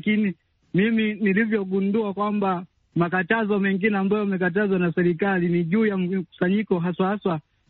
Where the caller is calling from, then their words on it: Nyamwale, Geita, Tanzania; natokea Nyamwale mkoani Geita hapa nchini Tanzania.